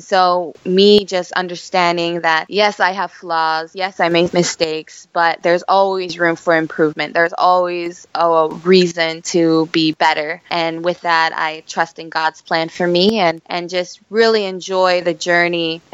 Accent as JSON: {"language": "English", "town": "Sturgis", "region": "South Dakota", "country": "United States", "said": "I'm originally from the Midwest, Sturgis, South Dakota, from a very, very small town."}